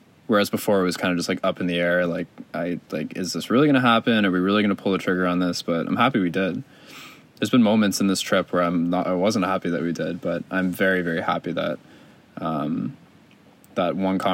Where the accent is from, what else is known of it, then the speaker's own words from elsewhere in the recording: Caledon, Ontario, Canada; also born or lived in Toronto; I lived in Caledon, I was born in Toronto.